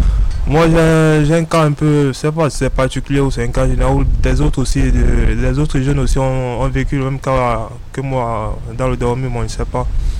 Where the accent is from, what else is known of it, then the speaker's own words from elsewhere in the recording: Cameroon; now in France; je lui ai dit, je suis camerounais, puis j'ai pas de papier, mais comment je fais pour avoir minimum un papier qui prouve que je suis camerounais?